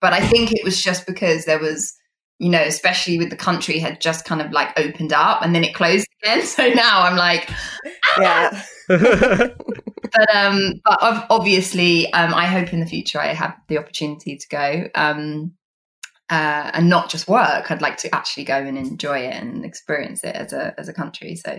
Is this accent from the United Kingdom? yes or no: yes; United Kingdom; I mean, as a British person and an actor